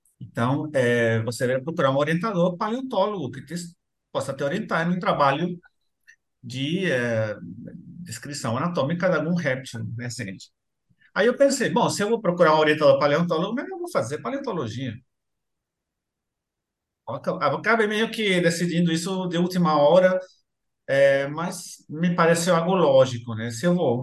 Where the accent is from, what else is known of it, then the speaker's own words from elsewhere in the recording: El Salvador; Portuguese is a second language; moved away as an adult; now in Brazil; era uma curiosidade que eu tinha de sair um pouco lá da minha terra, né? Porque meu país é muito pequeno, então você conhece ele rapidinho. Para você ter uma ideia, El Salvador